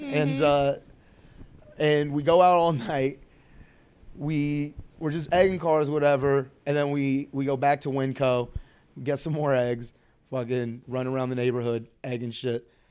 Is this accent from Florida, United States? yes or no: no; Elk Grove, California, United States; I grew up in Elk Grove, suburbs, like just outside of Sacramento. There ain't much to do there.